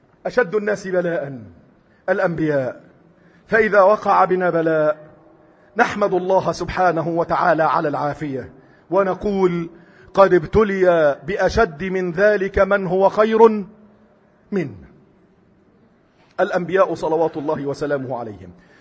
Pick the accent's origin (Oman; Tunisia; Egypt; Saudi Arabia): Egypt